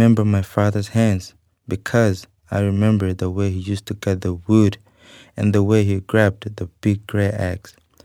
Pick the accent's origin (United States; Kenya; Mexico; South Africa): Kenya; I'm from Kenya.